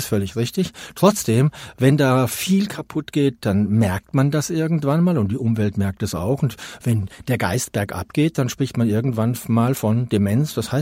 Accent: Germany; Wir sind beide in Deutschland aufgewachsen, haben Deutsch gelernt.

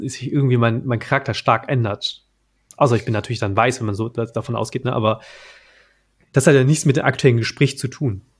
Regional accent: Hamburg, Germany; Aus Hamburg.

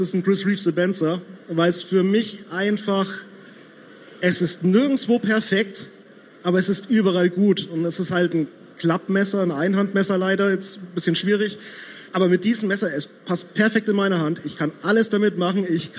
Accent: Nuremberg, Bavaria, Germany; ich bin Nürnberger

